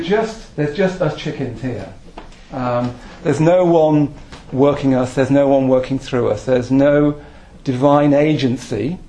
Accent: Midlands, United Kingdom; I come from the Midlands, and I don't think you get Midlands visionaries. So I blame it entirely on the location of my birth.

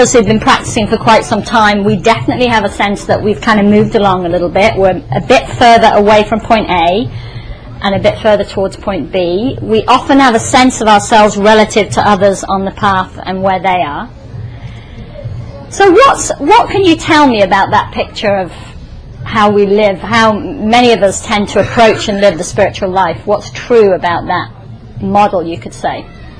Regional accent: England, United Kingdom; now in Spain; I'm from England, obviously, but I live in Spain, in quite a remote part of Spain.

